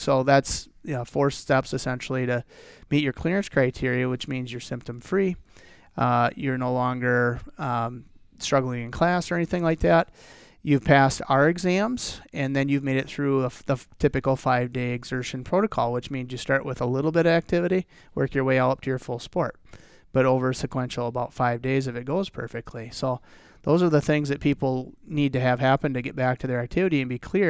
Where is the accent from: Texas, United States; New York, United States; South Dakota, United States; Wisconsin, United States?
South Dakota, United States; I grew up in South Dakota. My father was a family physician there